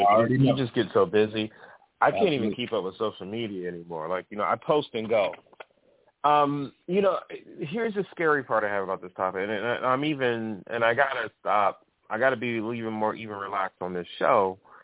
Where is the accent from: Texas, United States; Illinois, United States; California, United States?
Illinois, United States; Chicago; Some young brother came to me, got to talking to me and found out I was from Chicago.